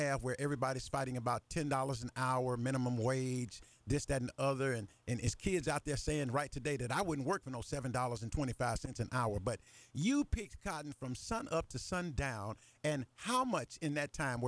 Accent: Memphis, Tennessee, United States; born there; And I'm not a country boy. I was born in Memphis, Tennessee, and my parents are from the country.

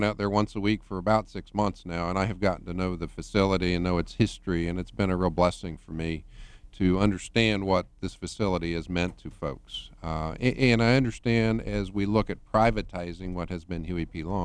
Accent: Oklahoma, United States; now in Louisiana, United States; Oklahoman, yes.

